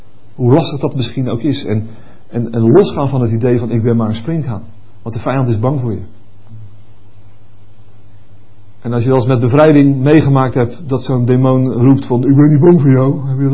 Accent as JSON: {"language": "Dutch", "country": "Netherlands", "said": "We weten allemaal, zeker als Hollanders weten we"}